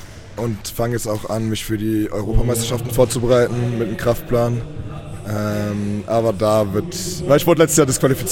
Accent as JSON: {"language": "German", "country": "Germany", "said": "Deutschland, ich komme aus Deutschland."}